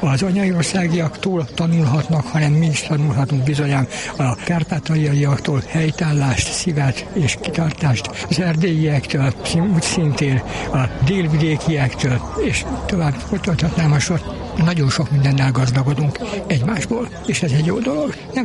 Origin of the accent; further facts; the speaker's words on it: Piliscsaba, Pest, Hungary; és ezt jó, ha tudjuk ott nálunk is, Pilis Csabán, hogy kikkel vagyunk így körülvéve.